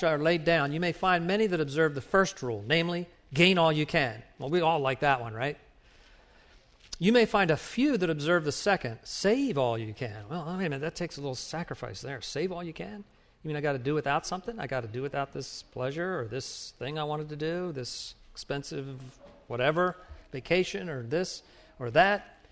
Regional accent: United States; is that realization that, I'm an American. I want to get my stuff. I want to have my nice house.

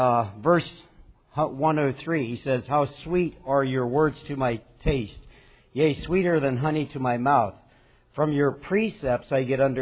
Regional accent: Belleville, Pennsylvania, United States; When I think back when I went to school, public school in Belleville, and I was raised in the Beachy Amish Church.

